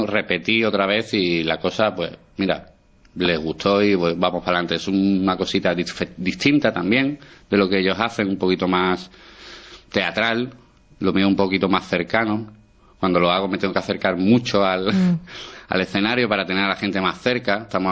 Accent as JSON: {"language": "Spanish", "region": "Andalusia", "country": "Spain", "lives_now": "Alcoy, Spain", "said": "Soy un poco un andaluz muy raro"}